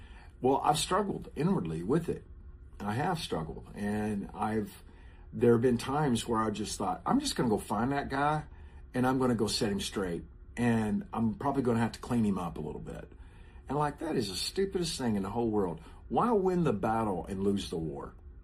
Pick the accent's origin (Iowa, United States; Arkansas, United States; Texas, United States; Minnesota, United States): Texas, United States; I was being persecuted because I'm a Texan, because I'm an American, and people hate Americans.